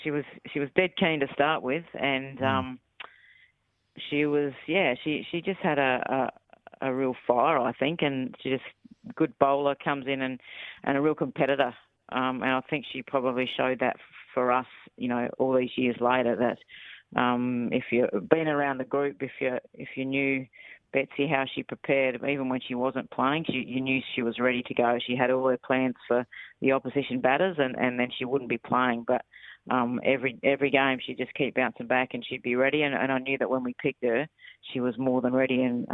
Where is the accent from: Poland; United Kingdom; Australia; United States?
Australia; South Australia; So I'm obviously from South Australia, and I was in Adelaide working at the SACA